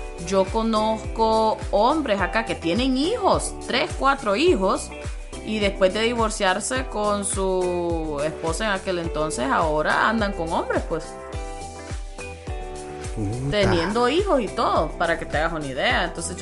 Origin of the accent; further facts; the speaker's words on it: El Salvador; de dónde venís, yo, ah, de Salvador, vea, ay, Latinoamérica